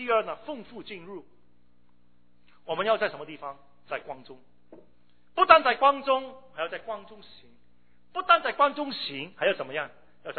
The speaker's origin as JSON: {"language": "Chinese", "country": "Hong Kong", "moved": "yes", "said": "我从香港移民过来，1973年过来的时候坐飞机过来"}